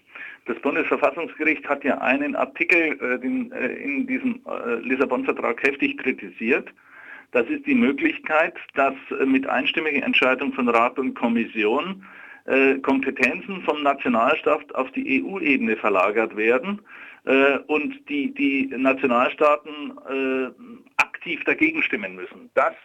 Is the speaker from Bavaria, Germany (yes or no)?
yes; Bavaria, Germany; wie man bei uns in Franken sagt